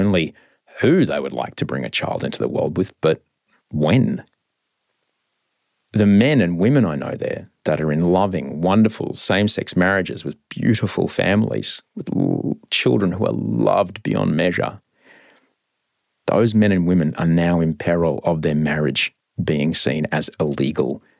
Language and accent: English; Australia; also born or lived in United States; I came back to my home country of Australia